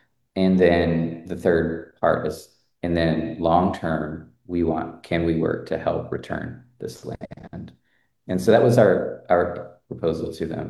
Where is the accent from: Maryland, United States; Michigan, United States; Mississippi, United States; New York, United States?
Mississippi, United States; I grew up in Mississippi, in which like there's a road there called the Natchez Trace